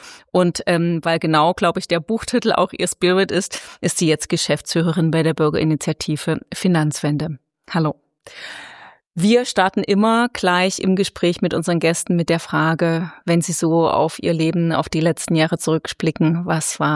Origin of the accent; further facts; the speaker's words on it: Dresden, Saxony, Germany; ein Wochenende in meiner Heimatstadt Dresden